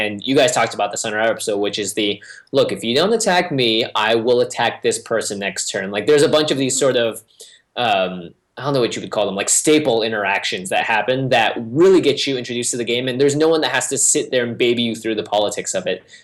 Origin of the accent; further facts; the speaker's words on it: Seattle, Washington, United States; I played when I was like 7 or 8 because I grew up in Seattle, and we would play just on the like cement outside of our school